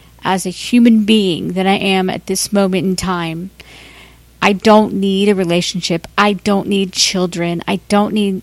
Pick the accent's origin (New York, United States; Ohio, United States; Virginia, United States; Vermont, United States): Ohio, United States; Cincinnati; I was at home in Cincinnati recently, and my father wanted me to go to church with him. I grew up in the Catholic Church